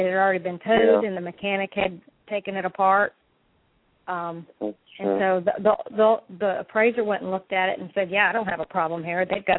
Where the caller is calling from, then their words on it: Florida, United States; I'm calling from Florida